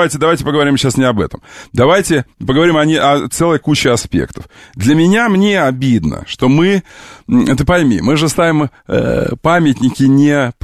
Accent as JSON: {"language": "Russian", "region": "Siberia", "country": "Russia", "said": "Я говорю, Руси. Руси, c'est un pays, Сибирьон."}